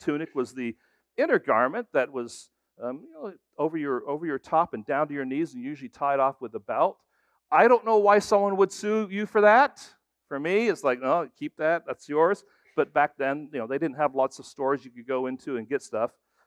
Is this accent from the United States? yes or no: no; Frankfurt, Hesse, Germany; When I was growing up in Germany, I was about 8 years old, and I was going to Frankfurt International School